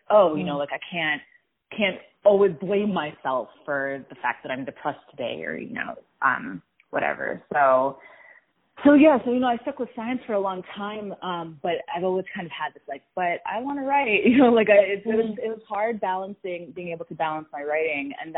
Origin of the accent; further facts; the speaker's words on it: Chicago, Illinois, United States; now in Reno, United States; The short of it is that I'm a child to Iranian immigrants. I was born and raised in Chicago. I currently live in Reno, which is very different from Chicago